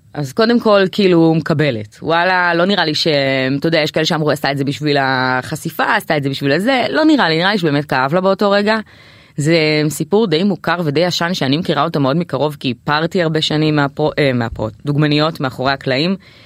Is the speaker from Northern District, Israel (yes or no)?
no; Kiryat Motzkin, Haifa District, Israel; now in Tel Aviv, Israel; קריית מוצקין.